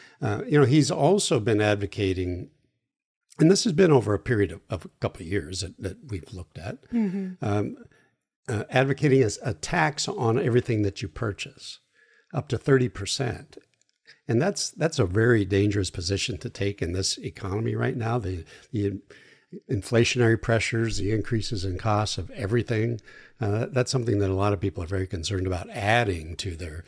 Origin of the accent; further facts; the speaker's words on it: Washington, United States; You know, I'm from there. I'm born and raised in the Yakima Valley.